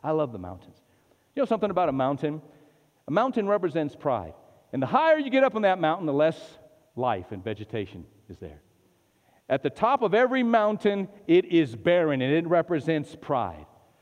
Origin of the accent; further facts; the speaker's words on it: Albuquerque, New Mexico, United States; I was raised in New Mexico. I wake up every day and go to school. And I went to Manzano High School and, you know, it was at the in the northeast heights of the city of Albuquerque